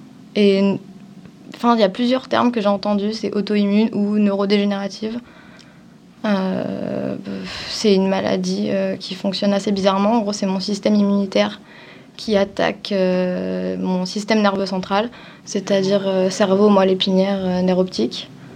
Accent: Avignon, Provence-Alpes-Côte d'Azur, France; En vrai, j'ai beaucoup bougé en France, donc je viens d'Avignon, en gros, parce que c'est là où j'ai passé le plus clair de mon temps.

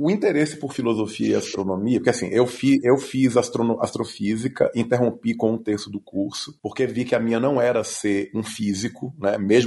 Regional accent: Salvador, Bahia, Brazil; now in São Paulo, Brazil; Eu sou natural de Salvador, mas a minha família, ela é estrangeira. E aí eu tenho esse nome estranho, mas eu sou natural de Salvador, Bahia, sou radicado em São Paulo.

